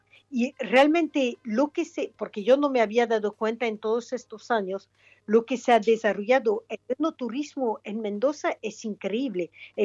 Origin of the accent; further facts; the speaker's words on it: France; Spanish is a second language; now in Argentina; yo tengo 30 años de Argentina y que te digo, amo este país y me siento, no te voy a decir soy argentina, tengo un solo pasaporte que es francés y soy francesa, pero mi país de corazón es la Argentina